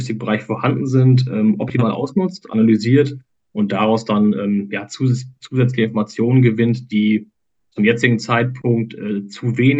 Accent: Paderborn, North Rhine-Westphalia, Germany; born there; 30 Jahre alt, einer der beiden Co-Founder von CargoCast. Bin gebürtiger Paderborner, also da, wo jetzt CargoCast auch sitzt.

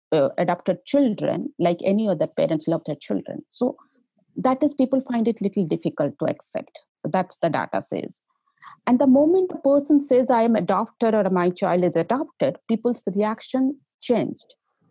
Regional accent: Odisha, India; English is a second language; So I first focused on the state called Odisha. It is the eastern part of India. Because it is my home state, I worked in that state. I have good professional contacts and I know the local language as well.

